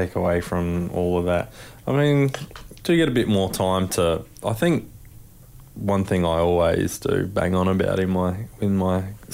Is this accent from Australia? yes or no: yes; Caloundra, Queensland, Australia; I'm from Caloundra, Sunshine Coast, so I'm pretty fortunate to be pretty close to home, living in Biwa